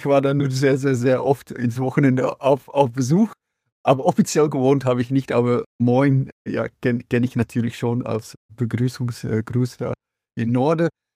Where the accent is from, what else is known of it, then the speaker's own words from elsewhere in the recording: Belgium; So als Junge in Belgien, von wo ich komme, habe ich mich eigentlich ziemlich früh bei einer Fußballmannschaft angeschlossen.